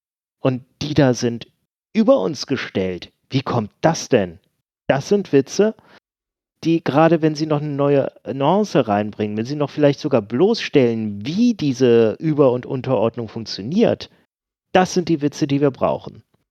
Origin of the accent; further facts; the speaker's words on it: Northern Germany, Germany; ich bin auch aufgewachsen mit in dem Umfeld, wo ich aufgewachsen bin, auf dem norddeutschen Dorf.